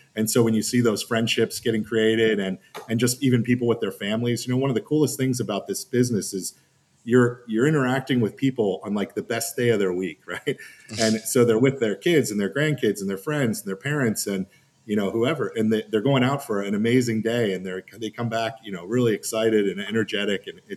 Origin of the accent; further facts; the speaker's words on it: Pennsylvania, United States; I'm from Central PA, so a lot of them live in Pittsburgh.